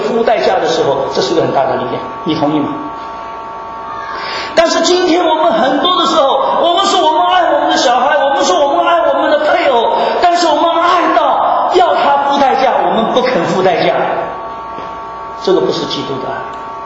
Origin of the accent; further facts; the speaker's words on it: Shanghai, China; 我也从上海来